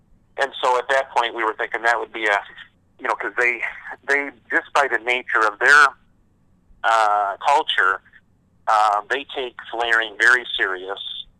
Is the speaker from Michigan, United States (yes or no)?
yes; Michigan, United States; I'm from Northern Michigan, so I grew up you know, with significant snowfall coming off Lake Michigan.